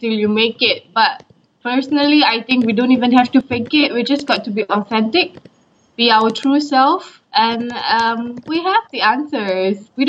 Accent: Singapore; Okay, I am from Singapore.

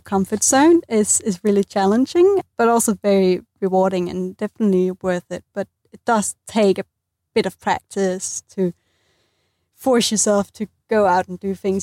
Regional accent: Denmark; now in Dunedin, New Zealand; my husband grew up in Dunedin and I'm originally from Denmark. So we've been living in Denmark for the past 10 years

